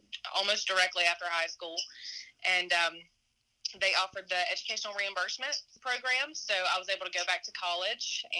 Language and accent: English; Clarksville, Georgia, United States; now in Demorest, United States; I grew up in Clarksville and currently live in Demorest today.